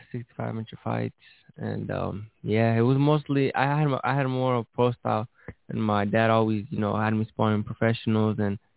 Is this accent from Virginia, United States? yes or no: no; Casa Grande, Arizona, United States; But well, we're from Casa Grande. It's in between Phoenix and Tucson. And it's a small town, very, you know, very cool.